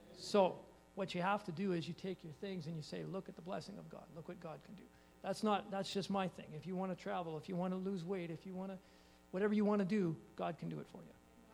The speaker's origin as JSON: {"language": "English", "region": "Alberta", "country": "Canada", "tie": "born or raised there", "said": "I grew up in Alberta. I didn't come from a Christian home."}